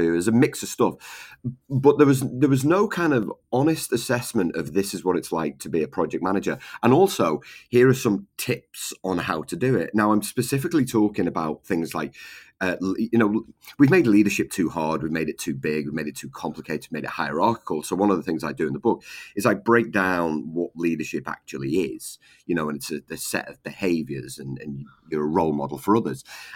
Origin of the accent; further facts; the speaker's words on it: United Kingdom; I'm being from Britain